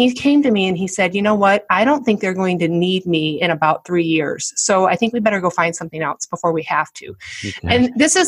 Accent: Michigan, United States; So I was born and raised in Michigan, met my husband right out of college

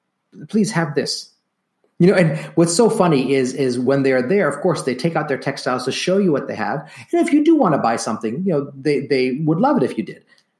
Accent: India; Now, look, I'm Indian, so there are definitely no shortage of traditional costumes and traditional outfits in my culture.

